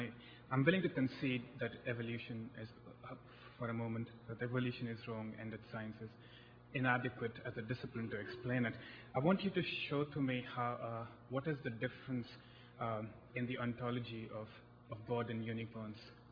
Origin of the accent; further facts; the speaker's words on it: India; now in Oxford, United Kingdom; from India, and I study human rights law in Oxford.